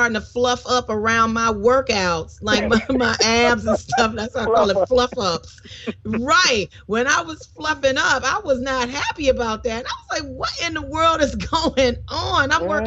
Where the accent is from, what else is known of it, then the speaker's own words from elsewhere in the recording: Detroit, Michigan, United States; from the D, my hometown.